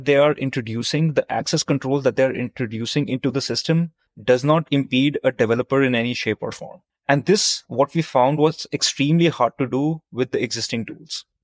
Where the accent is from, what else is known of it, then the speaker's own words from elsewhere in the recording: New Delhi, Delhi, India; moved away as an adult; also born or lived in London / New York; now in Bay Area, United States; So I grew up in New Delhi, India. That's where I spent my childhood. That's where I went to university.